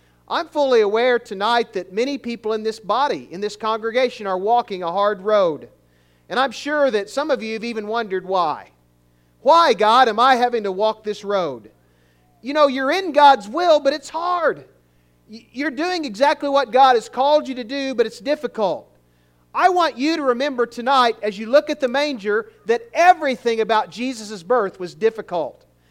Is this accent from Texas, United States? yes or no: no; Missouri, United States; And most of you know I grew up over in Pulaski County, and it was the manger scene that was over the Roaring Ruby-Doo up on the bluffs in Waynesville.